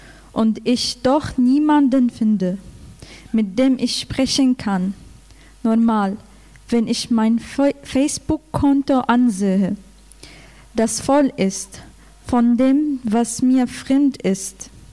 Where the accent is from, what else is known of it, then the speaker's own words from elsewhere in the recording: Damascus, Damascus Governorate, Syria; now in Germany; ich komme aus Syrien von der Hauptstadt Damaskus. Ich bin 21 Jahre alt